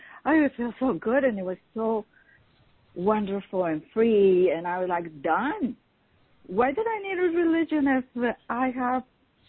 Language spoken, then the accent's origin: English; Mexico; English is a second language; now in United States; I grew up back in Mexico and everything